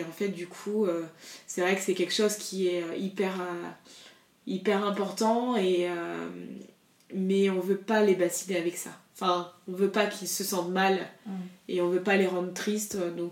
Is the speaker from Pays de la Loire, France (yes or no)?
no; Brittany, France; chez nous, en Bretagne, on a pas beaucoup d'endroits pour où les enfants puissent jouer ou des choses comme ça. C'est beaucoup plus la nature, en fait.